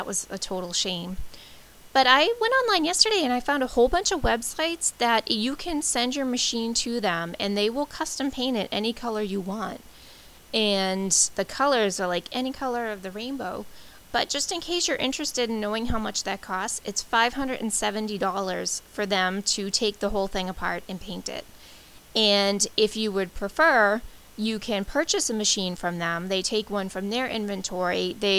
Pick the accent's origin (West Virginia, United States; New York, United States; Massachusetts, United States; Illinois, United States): Massachusetts, United States; East Bridgewater; And we're from East Bridgewater, Massachusetts, which is probably maybe 15 minutes from Kingston.